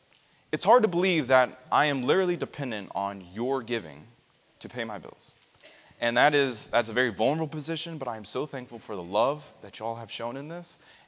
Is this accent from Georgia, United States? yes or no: yes; Atlanta, Georgia, United States; As you can tell from me, I'm a city slicker. I'm from Atlanta.